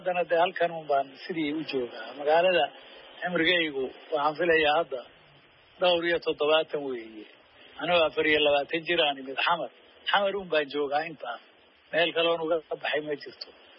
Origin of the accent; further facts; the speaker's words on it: Somali Region, Ethiopia; waxaan kusoo barbaaray dalka Ethiopia oo qoomiyad ku joogaan deegaanka Soomaalida especially weliba Soomaalida iyo Oromada halkaasaan kusoo barbaaray